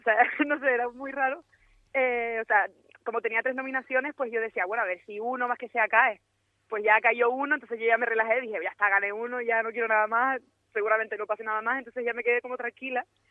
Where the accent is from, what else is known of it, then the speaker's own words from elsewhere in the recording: Canary Islands, Spain; somos fuertes los canarios, y eso, la música que hacemos